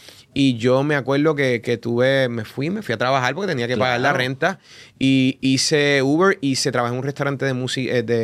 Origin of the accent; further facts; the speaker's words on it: Yabucoa, Puerto Rico; Yo vengo en verdad yo cantaba música típica en mi pueblo, en Yabucoa.